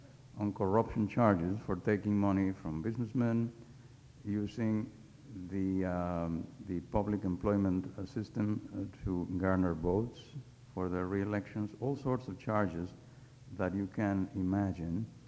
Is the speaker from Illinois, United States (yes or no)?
yes; Chicago, Illinois, United States; I come from Illinois, I come from the city of Chicago, and I come from Cook County.